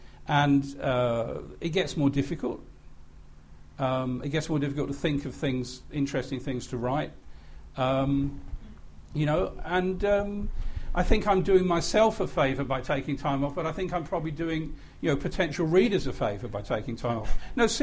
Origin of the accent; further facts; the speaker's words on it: United Kingdom; I mean, growing up in Britain in the 50s